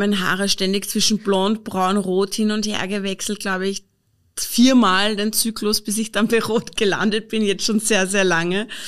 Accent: Upper Austria, Austria; als Oberösterreicherin.

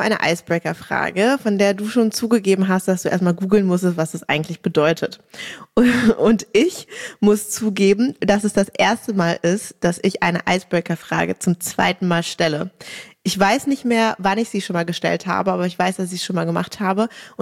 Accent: Berlin, Germany; Also ich kann an keiner Currywurst vorbeilaufen, als Berlinerin auch total verständlich.

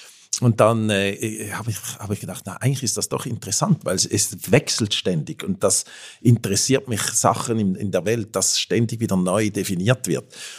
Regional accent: Switzerland; accent: Alpine German

